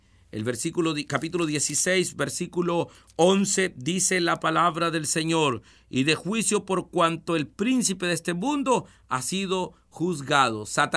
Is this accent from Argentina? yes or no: no; El Salvador; En mi país, por ejemplo, que yo vivo en El Salvador